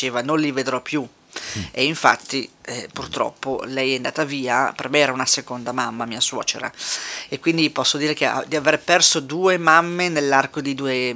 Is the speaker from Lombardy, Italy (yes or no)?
yes; Milan, Lombardy, Italy; Arrivo da Milano, sono milanese, figlia di una bolognese e di un bergamasco, si sente anche dal mio accento.